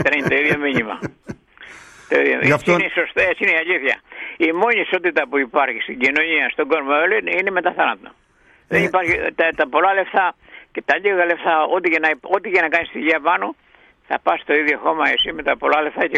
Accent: Greece; born there; Έζησα και πέρασα σε διάφορες κοινωνίες αυτής που γεννήθηκα στην Ελλάδα

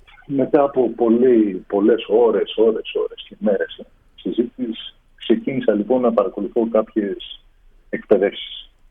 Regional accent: Aegina, Attica, Greece; also born or lived in Athens; Εγώ καταρχάς γεννήθηκα στην Αθήνα και μεγάλωσα στην Αίγινα.

